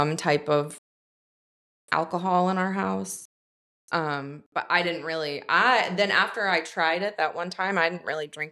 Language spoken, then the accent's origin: English; Columbus, Ohio, United States; So I grew up in the city. I grew up in Columbus in the Bottoms. We didn't move into the rural area until I graduated from high school.